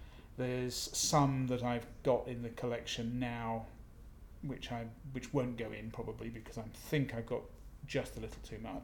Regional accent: South East England, United Kingdom; I'm 57, and I come from Kent in the UK.

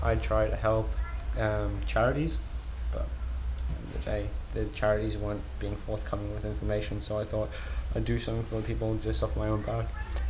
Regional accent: Newcastle, North East England, United Kingdom; now in Glasgow, United Kingdom; I'm from Newcastle, but I live in Scotland and other places around the world, really, but Scotland at the moment, in Glasgow.

